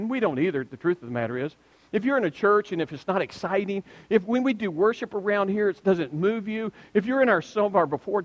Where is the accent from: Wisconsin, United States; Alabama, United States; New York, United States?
Alabama, United States; now in Oklahoma, United States; I grew up in Alabama, live in Oklahoma, and I want to fish in Colorado.